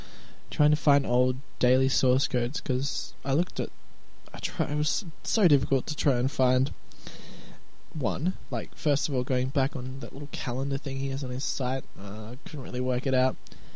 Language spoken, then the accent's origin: English; Sydney, New South Wales, Australia; I guess because we're not American here. We're Australians in the land of Sydney.